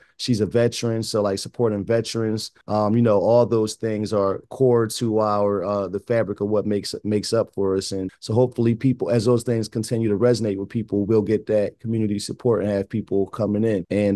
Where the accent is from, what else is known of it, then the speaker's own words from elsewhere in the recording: Ewing, New Jersey, United States; we are an adult use cannabis dispensary here in my hometown of Ewing, New Jersey.